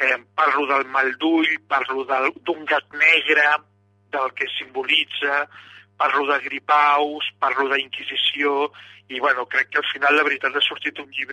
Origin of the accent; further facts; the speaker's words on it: Arnes, Catalonia, Spain; Les bruixes d'Arnes va ser aquest primer caçador de bruixes de la història de Catalunya que apareix al meu poble i acusa dues dones de ser adoradores del diable, no?